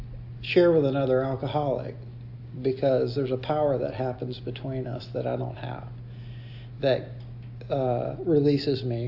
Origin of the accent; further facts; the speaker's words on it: Atlanta, Georgia, United States; also born or lived in Ohio; I'm from Atlanta, and I grew up in Atlanta, but I lived in Ohio for a short period of time.